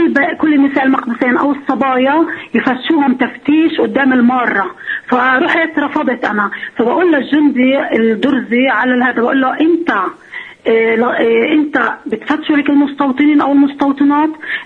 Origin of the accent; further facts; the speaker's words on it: Jerusalem, Palestine; إحنا كمقدسيين وكنساء من القدس وكشباب